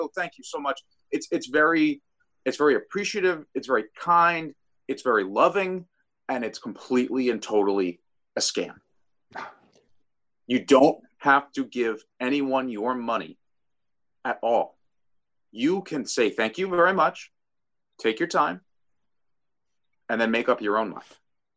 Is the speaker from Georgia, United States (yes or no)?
no; New York, United States; Sorry, I'm from Long Island.